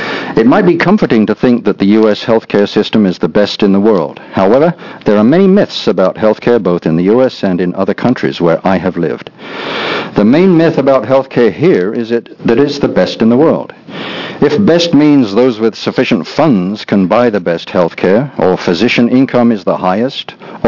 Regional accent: England, United Kingdom; now in United States; I come from England.

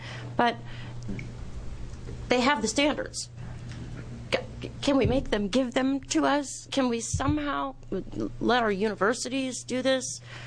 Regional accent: Happy Valley, Oregon, United States; I'm from Happy Valley, Oregon

